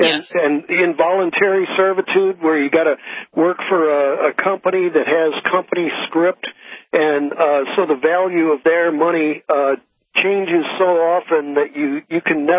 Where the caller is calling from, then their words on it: San Francisco, California, United States; Well, I'm out in San Francisco.